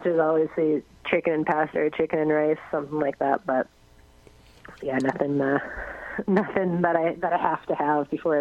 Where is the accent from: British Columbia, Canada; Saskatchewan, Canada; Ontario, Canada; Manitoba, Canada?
Manitoba, Canada; Winnipeg; Same city, obviously, in Winnipeg, and same... I grew up in St. Boniface mostly, but St. Vitale as well.